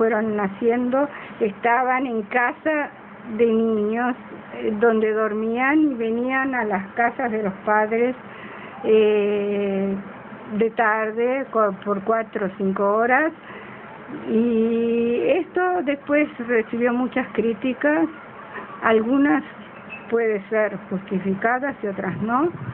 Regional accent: Uruguay; now in Israel; Yo vine de una sociedad de Uruguay en la que mi familia era una familia acomodada

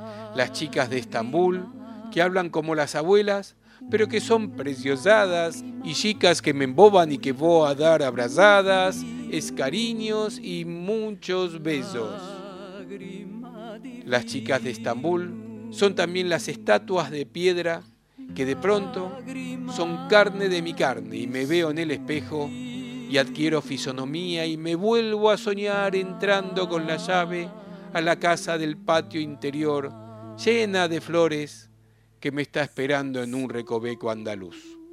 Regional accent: Mexico; now in California, United States; Soy un mexicano descendiente de judíos sefaradíes, turcos y sirios, con residencia actual en California.

